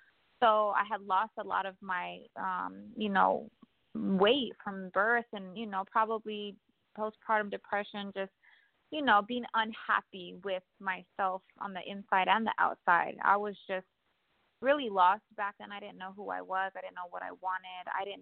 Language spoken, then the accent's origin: English; New Mexico, United States; now in Las Vegas, United States; Growing up where I grew up in New Mexico, you didn't see anybody working out.